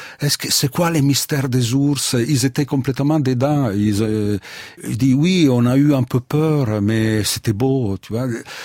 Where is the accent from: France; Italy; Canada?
Italy; French is a second language; Que moi, je suis italien, évidemment, c'est très important, parce que ça fait partie de mes racines